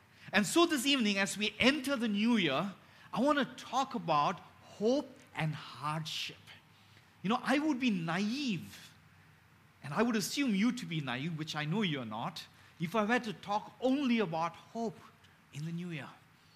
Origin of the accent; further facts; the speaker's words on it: Chennai, Tamil Nadu, India; I grew up in Chennai, and I come from a Hindu Brahmin background, and I became a follower of Jesus in 1993.